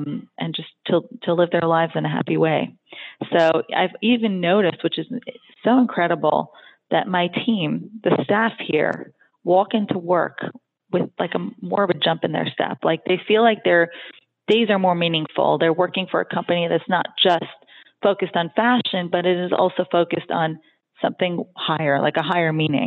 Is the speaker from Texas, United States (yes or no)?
no; Brooklyn, New York, United States; I mean, of course I'm born and raised in Brooklyn. I'm automatically tough